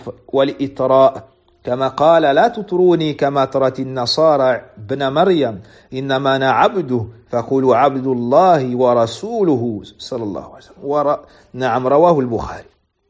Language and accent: French; Mali; Chez nous, au Mali, tu peux trouver cela.